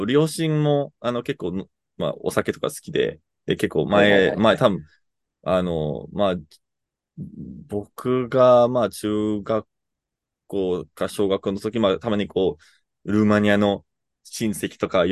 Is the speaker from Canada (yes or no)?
yes; Canada; カナダとかだったら、自分の実家に、地下あるんですけど